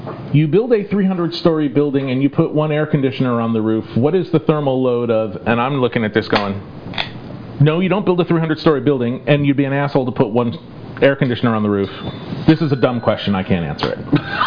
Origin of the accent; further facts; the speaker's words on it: Manhasset, New York, United States; I grew up in Manhasset. I mean, obviously, I grew up on Long Island, but really...